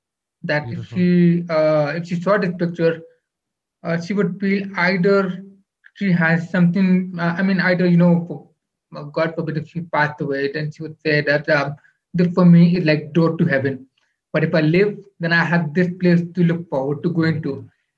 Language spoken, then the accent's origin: English; Rawalpindi, Punjab, Pakistan; born there; I was born in Rawalpindi. My parents, they hail from Karachi.